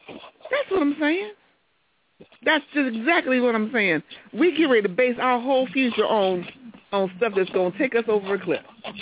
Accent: United States; I disagree, and I have the right to disagree because I'm an American. And I love being an American because I'm an American, I can disagree, and it's okay.

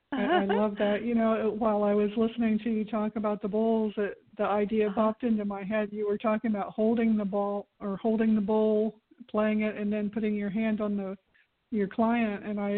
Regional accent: Florida, United States; I'm from Florida also, so I would be traveling to Kansas City, Kansas.

